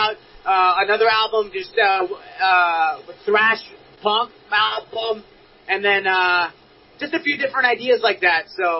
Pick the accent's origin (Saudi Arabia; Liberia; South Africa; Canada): Saudi Arabia; also born or lived in Cyprus; now in United States; We grew up in Saudi and Cyprus. We never really got punk rock. It wasn't allowed, or it was just not there. And then we moved to North America. We made it to California.